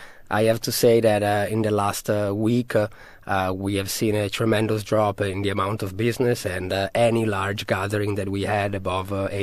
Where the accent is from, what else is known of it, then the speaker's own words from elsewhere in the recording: Milan, Lombardy, Italy; I'm from Milan, where the situation is pretty bad, I would say, right now, if not the worst in the Western world.